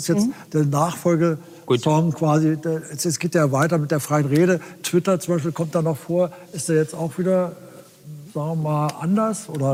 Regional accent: Berlin, Germany; Und ich komme ja aus West-Berlin, ich habe sowas nie gehabt.

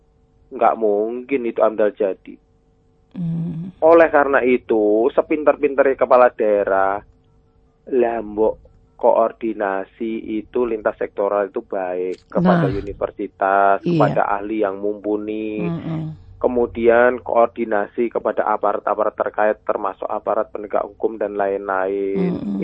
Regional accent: Pekalongan, Central Java, Indonesia; mall paling bagus di samping kota saya Pekalongan

